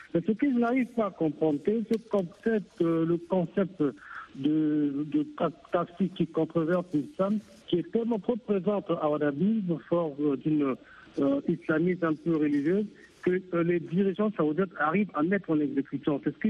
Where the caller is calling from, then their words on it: Republic of the Congo; depuis Congo-Brazzaville.